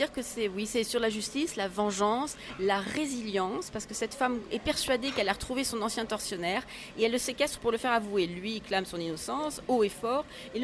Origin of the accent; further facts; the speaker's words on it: Toulouse, Occitanie, France; Non, on est de Toulouse tous les trois.